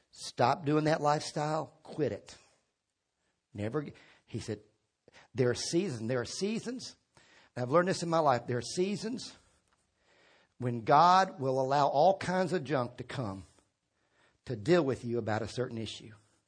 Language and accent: English; Virginia, United States; You know, one of the things growing up in Virginia, I loved was some mornings you get up, you look out the window, and it had snowed in the night.